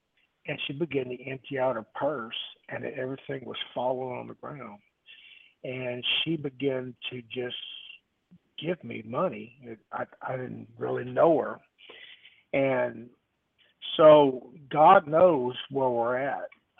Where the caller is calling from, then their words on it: Lake Charles, Louisiana, United States; I'm from Lake Charles, Louisiana.